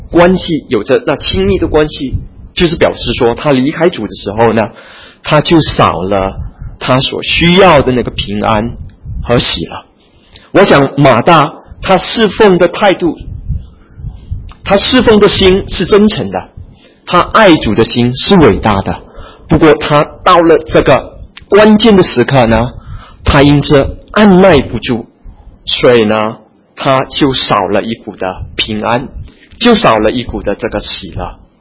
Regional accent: Fujian, China; accent: Fujianese; 如果说你懂得讲方言哈，我们福建话

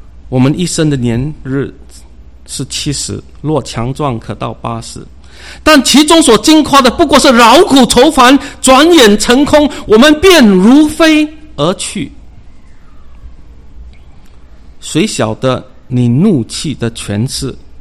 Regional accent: China; 我是身为中国人呢

